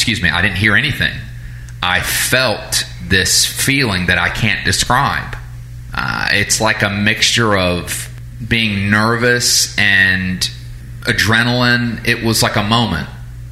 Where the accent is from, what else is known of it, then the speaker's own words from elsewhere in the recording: Atlanta, Georgia, United States; also born or lived in Savannah; You know, I remember when the Lord told us to move from Savannah back to my hometown in Atlanta when we were at Care and Orr, Messianic Congregation in Savannah.